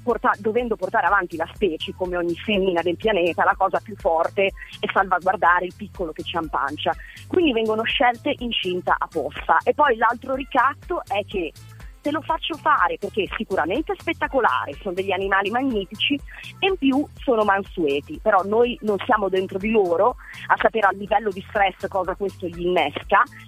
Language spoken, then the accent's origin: Italian; Milan, Lombardy, Italy; io sono milanese